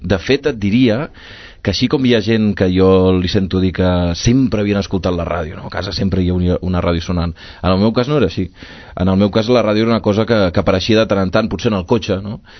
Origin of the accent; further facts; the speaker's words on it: Sabadell, Catalonia, Spain; jo, com que vaig marxar de Sabadell